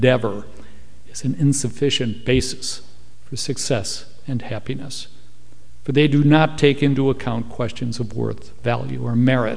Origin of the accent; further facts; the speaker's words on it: Milwaukee, Wisconsin, United States; I'm from Milwaukee, Wisconsin.